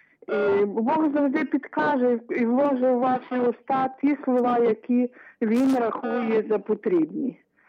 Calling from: Ternopil Oblast, Ukraine; Тернопільщина.

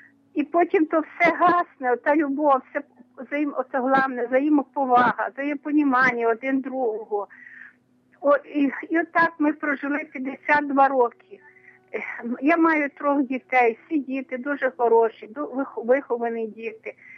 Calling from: Zhytomyr, Zhytomyr Oblast, Ukraine; Навіки слава, це

